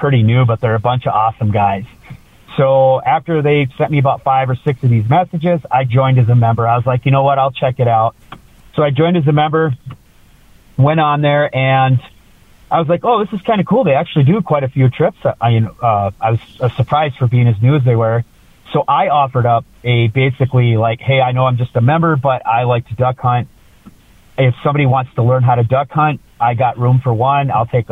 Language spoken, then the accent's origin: English; Minnesota, United States; also born or lived in Wisconsin; I'm from Minnesota and Wisconsin. I know how to drive in the snow.